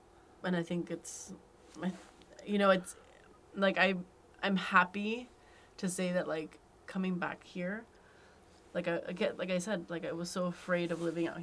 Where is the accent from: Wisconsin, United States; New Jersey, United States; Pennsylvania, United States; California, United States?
California, United States; Irvine; now in Los Angeles, United States; Because, you know, I grew up in Irvine, specifically